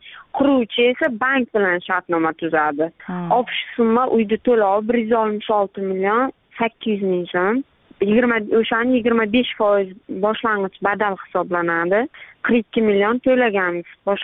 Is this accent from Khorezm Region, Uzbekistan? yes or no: no; Angor, Surxondaryo Region, Uzbekistan; born there; 1990 yil 16 aprelda Angor tuman Gulzor mahallasida tug'ilganman.